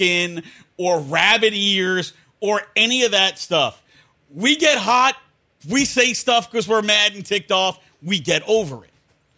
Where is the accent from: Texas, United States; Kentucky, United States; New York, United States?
New York, United States; I'm from New York.